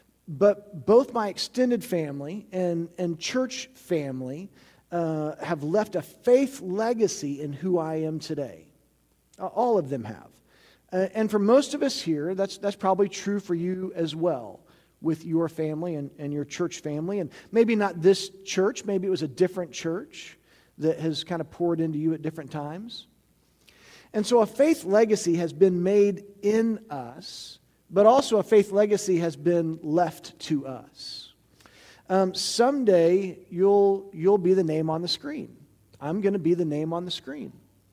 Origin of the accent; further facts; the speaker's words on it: Missouri, United States; I grew up in Missouri, and so I wasn't around any of my extended family much. Texas, Oklahoma, that's where they all were.